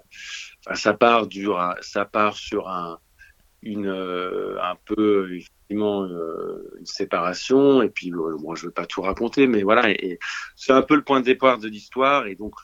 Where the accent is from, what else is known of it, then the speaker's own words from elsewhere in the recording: Lyon, Auvergne-Rhône-Alpes, France; Moi, je suis de Lyon à la base. Surtout, c'est une bonne partie de ma vie à Lyon. Et effectivement, j'avais fait une école de commerce à Lyon. Et ensuite, je suis parti à Paris